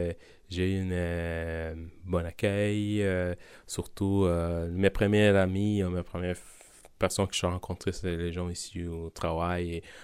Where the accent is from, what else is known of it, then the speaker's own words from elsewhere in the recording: Medellín, Antioquia, Colombia; French is a second language; now in Quebec, Canada; Je viens de la Colombie. Ma ville natale, c'est Medellín.